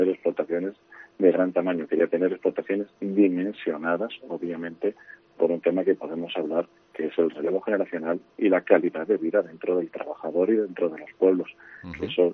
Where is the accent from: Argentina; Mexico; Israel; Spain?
Spain; Cantimpalos, Castile and León; pero soy de Cantimpalos, de Segovia, con lo cual entiéndeme que la cercanía de Segovia me llega muy, muy, muy de cerca.